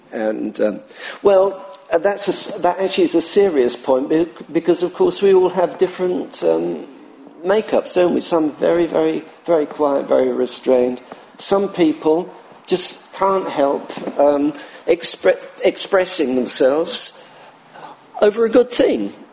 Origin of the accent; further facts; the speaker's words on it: United Kingdom; So, now, we're British, aren't we? Most of us are British.